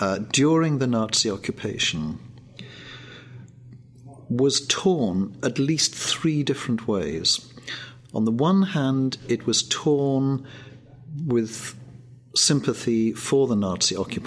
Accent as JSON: {"language": "English", "region": "Wales", "country": "United Kingdom", "tie": "born or raised there", "said": "yes, I'm Jewish, but I'm Welsh, and I'm Welsh, born and bred"}